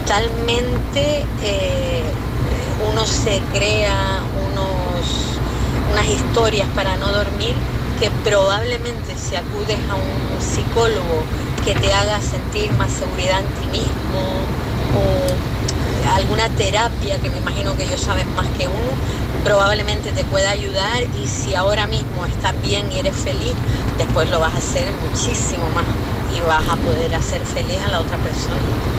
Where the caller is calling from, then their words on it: Las Palmas de Gran Canaria, Canary Islands, Spain; de Las Palmas de Gran Canaria.